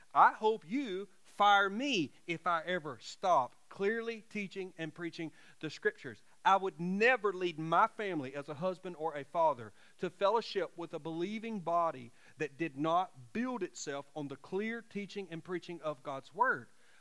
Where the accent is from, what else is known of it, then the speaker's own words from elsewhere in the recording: Alabama, United States; I certainly have preached in churches all over this state, my home state of Alabama